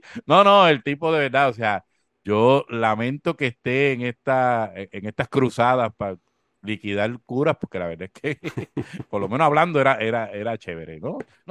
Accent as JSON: {"language": "Spanish", "town": "Corozal", "country": "Puerto Rico", "said": "yo soy de Corozal y siempre tengo un chistecito, ¿verdad?"}